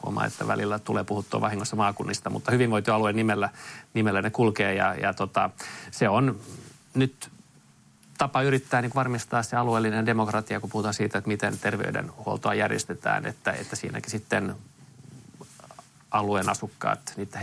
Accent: Kirkkonummi, Uusimaa, Finland; also born or lived in Helsinki; olen itse asiassa ihan ensimmäiset 2 vuotta elänyt Helsingissä, mutta koko lapsuuteni elänyt Kirkkonummella ja niillä samoilla kulmilla. Lapseni käyvät samaa koulua, missä mäkin kävin pienenä.

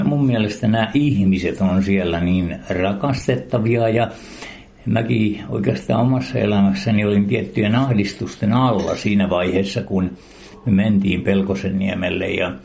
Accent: Forssa, Tavastia Proper, Finland; Et Forssasta mä oon siis periaatteessa kotoisin

